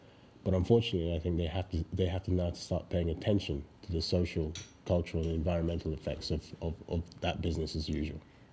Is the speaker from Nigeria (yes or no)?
yes; Nigeria; also born or lived in England; I'd been brought up partly in England, and I was born and raised in Nigeria and also raised in England.